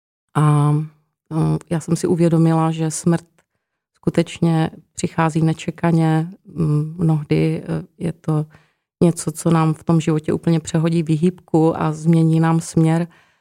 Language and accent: Czech; South Moravian Region, Czechia; já pocházím z Moravského Krasu